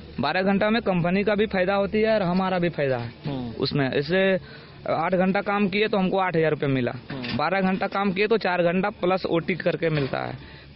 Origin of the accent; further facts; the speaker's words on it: India; हम लोग हिंदी वाला है, हम लोग वहाँ पे जाते हैं